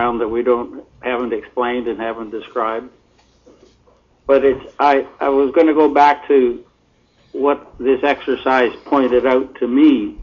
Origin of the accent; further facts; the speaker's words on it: Brandon, Manitoba, Canada; born there; I was born in Brandon, Manitoba, and I grew up in a Ukrainian church.